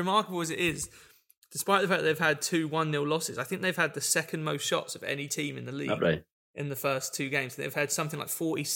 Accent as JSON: {"language": "English", "country": "United Kingdom", "said": "I feel like sometimes there are these players that, as British football fans, often don't watch that much of European football, I think."}